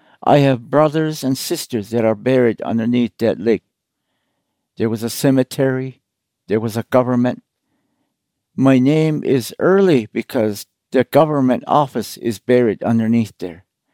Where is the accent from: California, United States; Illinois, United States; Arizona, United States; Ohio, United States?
Arizona, United States; San Carlos Apache Reservation; I was born and raised on the San Carlos Apache Reservation, brought up by my family.